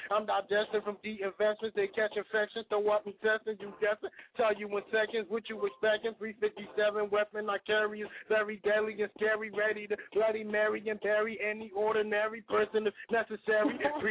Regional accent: Liberia; first language Gio; English is a second language; I speak Gio. I'm from Liberia.

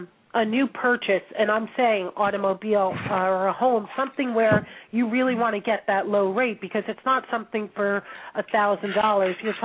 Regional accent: New York, United States; I'm a New Yorker. I like the bottom line as fast as possible.

